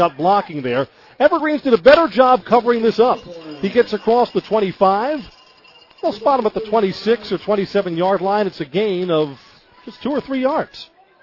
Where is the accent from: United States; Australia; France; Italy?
United States; Kimberly, Wisconsin; from Kimberly, Wisconsin, on Fox Sports Radio